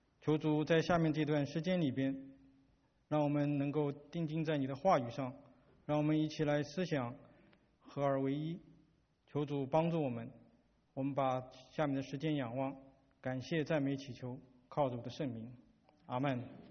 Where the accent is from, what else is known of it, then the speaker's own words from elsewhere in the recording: China; 我想我们从大陆来的有以前有一句口号，叫团结起来就是力量